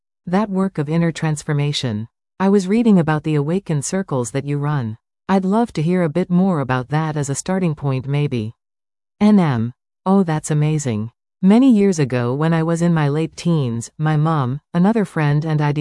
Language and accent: English; India; I grew up in India, and when I went to a local store, they knew all about my family.